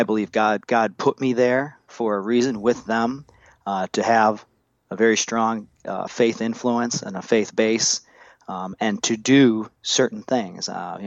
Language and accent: English; Detroit, Michigan, United States; born there; Yeah, so I was born in Detroit